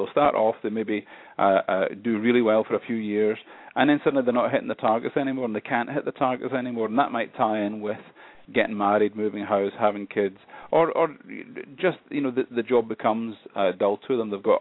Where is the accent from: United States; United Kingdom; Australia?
United Kingdom; Scotland; I'm Scottish. I'm not big on the royal family.